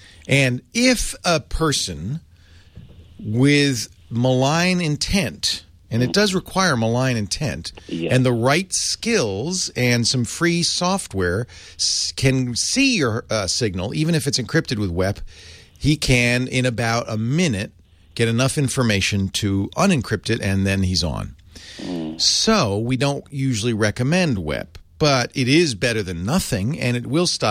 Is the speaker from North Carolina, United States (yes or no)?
no; Providence, Rhode Island, United States; I know. I grew up in Providence. My mom lives in Cranston.